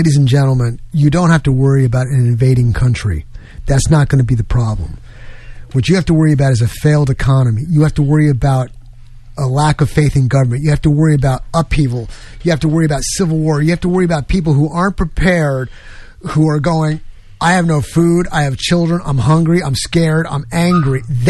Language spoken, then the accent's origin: English; New York, United States; Because, trust me, I'm from New York.